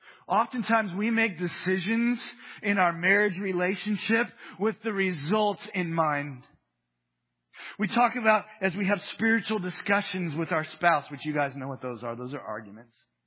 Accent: Midwest, United States; moved away as an adult; now in Los Angeles, United States; Remember, as a Midwesterner getting ready to move to Los Angeles, I'd heard stories about Los Angelinos.

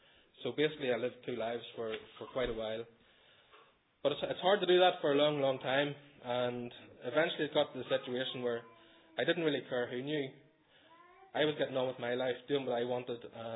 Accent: Bessbrook, Northern Ireland, United Kingdom; I was born in August 1977 and brought up by saved parents just outside the small village of Bessbrook in South Armagh. My dad was a pig farmer and my mum looked after the family home.

